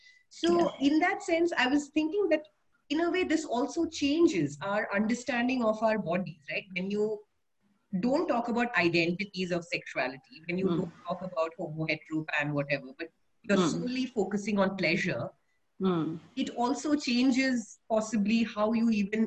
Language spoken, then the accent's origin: English; Thiruvananthapuram, Kerala, India; I didn't have any sex education growing up in Trivandrum.